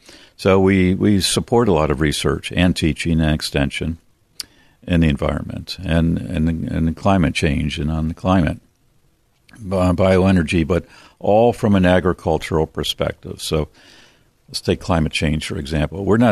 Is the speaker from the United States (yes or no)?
yes; Baltimore, Maryland, United States; I grew up in Baltimore City.